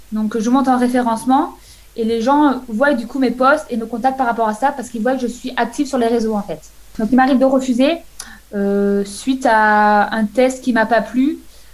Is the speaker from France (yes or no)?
yes; Provence-Alpes-Côte d'Azur, France; Donc moi, voilà, je suis du Var.